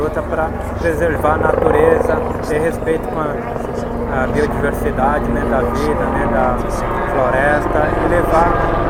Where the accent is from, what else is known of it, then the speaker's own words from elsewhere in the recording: São Paulo, Brazil; Eu sou indígena do povo Guarani-Burá, eu sou de São Paulo, moro na aldeia Trucutu